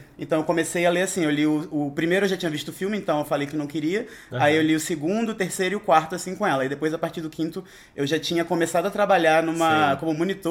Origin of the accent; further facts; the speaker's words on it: Rio de Janeiro, Brazil; now in São Paulo, Brazil; faz 5 anos que eu moro aqui em São Paulo, também sou do Rio de Janeiro, mantendo a tradição.